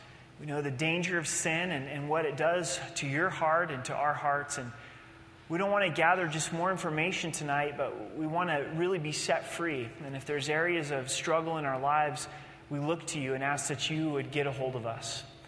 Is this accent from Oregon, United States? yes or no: yes; Oregon, United States; And especially growing up in Oregon, you know, so dad's got his little old timer